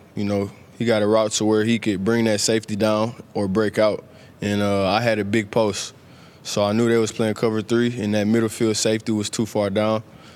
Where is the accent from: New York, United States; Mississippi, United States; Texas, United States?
Texas, United States; I'm from Texas, so grew up a Houston Texan fan, Dallas Cowboy fan.